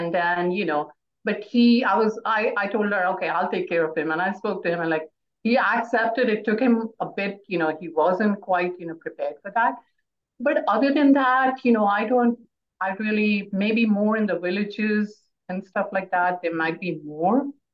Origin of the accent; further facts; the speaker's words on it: India; being the time that I grew up in India